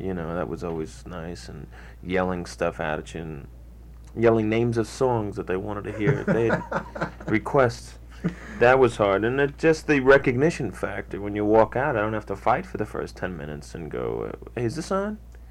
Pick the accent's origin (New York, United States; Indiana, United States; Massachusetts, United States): New York, United States; Long Island; now in Los Angeles, United States; No, I'm from Long Island.